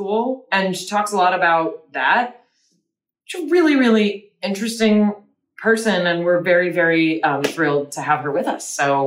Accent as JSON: {"language": "English", "town": "Los Angeles", "region": "California", "country": "United States", "tie": "born or raised there", "said": "I was raised in Los Angeles, and my parents are from the Bronx, and my grandparents are immigrants."}